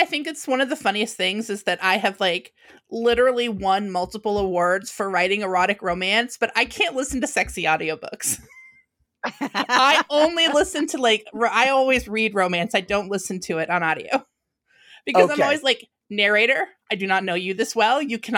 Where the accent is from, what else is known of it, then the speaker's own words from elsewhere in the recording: New England, United States; I'm from New England. People talk kind of fast there.